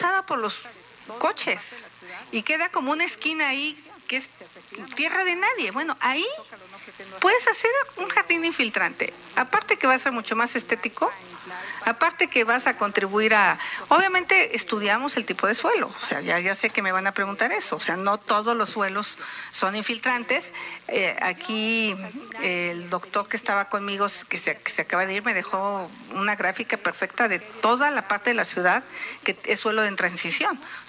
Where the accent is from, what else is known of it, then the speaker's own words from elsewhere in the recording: Hidalgo, Mexico; fuimos la planta de tratamiento de la Ciudad de México. O sea, cuando iba la gente de la ciudad a mi pueblo, me decía, ay, qué mal huele tu pueblo.